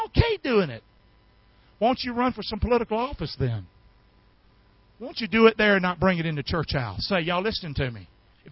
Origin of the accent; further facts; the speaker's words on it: Rockingham, United States; Pastor, where you get this stuff? I was raised in Rockingham. I didn't even know this stuff.